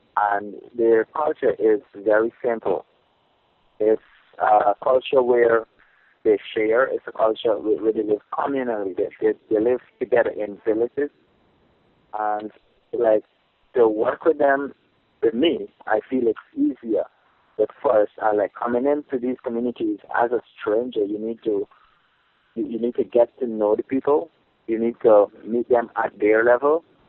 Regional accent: Chenapau, Potaro-Siparuni, Guyana; I'm originally from Chenapau, Region 8, which is the interior of Guyana.

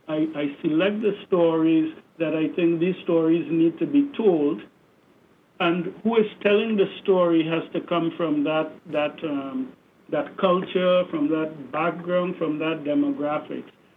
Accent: Trinidad & Tobago; as a young person growing up in Trinidad

